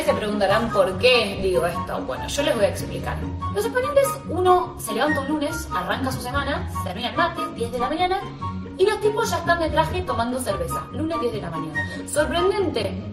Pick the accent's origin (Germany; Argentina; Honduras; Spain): Argentina; El nivel de ingesta de alcohol es alucinante, y eso que vengo de Argentina.